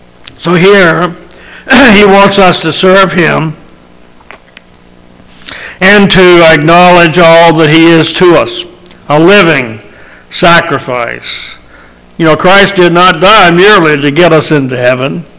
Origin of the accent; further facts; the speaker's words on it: Virginia, United States; I remember when I grew up down in Virginia, we used to go and look at this church.